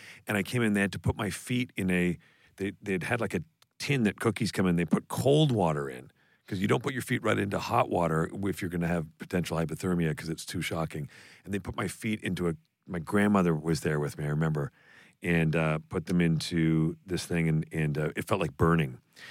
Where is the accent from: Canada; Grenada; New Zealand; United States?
Canada; Toronto, Ontario; I'm so old that when I grew up in Toronto